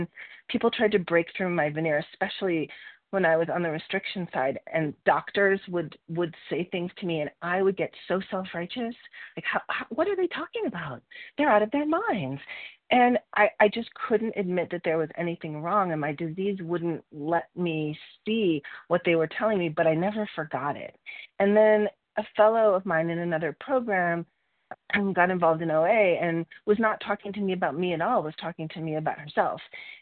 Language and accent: English; Colorado, United States; I'm from Colorado, and I'm relatively new.